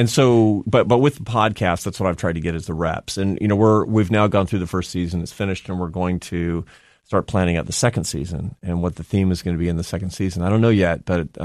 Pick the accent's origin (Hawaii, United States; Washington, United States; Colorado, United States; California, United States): Washington, United States; Seattle; My dad's in Seattle. I'm from Seattle.